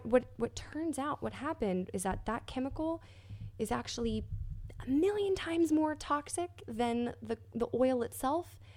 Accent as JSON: {"language": "English", "region": "Florida", "country": "United States", "tie": "born or raised there", "said": "I'm from Florida. I grew up on the Gulf Coast in Tampa, Clearwater, St. Pete."}